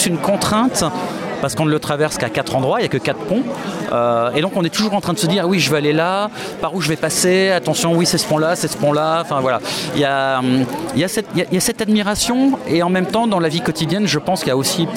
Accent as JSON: {"language": "French", "town": "Paris", "region": "Île-de-France", "country": "France", "said": "mais en tant que Parisien"}